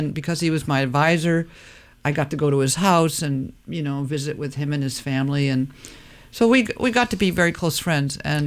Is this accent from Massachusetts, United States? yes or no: yes; Massachusetts, United States; I grew up outside of Boston. There's lots and lots of colleges and universities in Boston. But no, I had to go 3,000 miles away from my family.